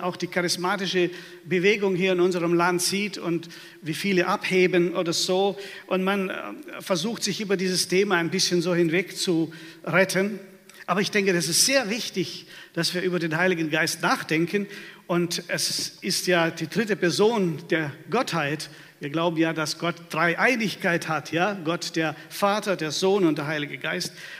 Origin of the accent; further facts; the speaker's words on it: Baden-Württemberg, Germany; Wisst ihr, ich komme ja aus dem Schwabenland und das sind sehr sparsame Leute.